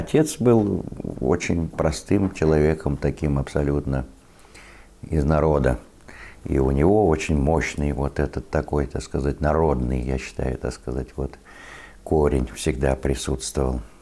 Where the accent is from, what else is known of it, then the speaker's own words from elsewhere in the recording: Moscow, Russia; born there; я действительно родился в Москве